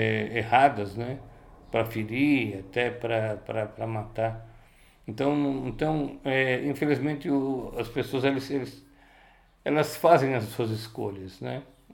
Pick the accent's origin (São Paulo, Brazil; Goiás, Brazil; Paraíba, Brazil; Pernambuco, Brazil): São Paulo, Brazil; moved away; Vim de São Paulo, aqui para Minas Gerais, porque eu também queria uma saúde melhor.